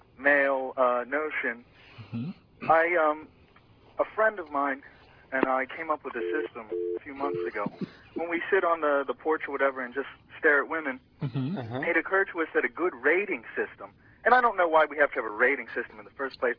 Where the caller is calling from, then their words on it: Shady Side, United States; Oh, Shady Side.